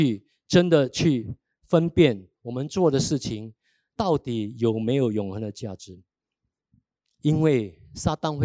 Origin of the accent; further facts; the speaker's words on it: China; 明枪易躲，暗箭难防嘛，我们中国人都有讲这句话。